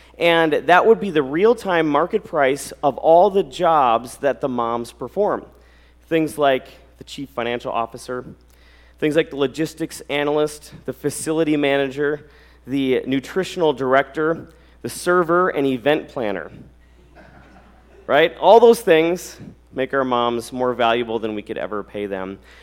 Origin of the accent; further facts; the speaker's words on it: Alexandria, United States; I hail from Alexandria.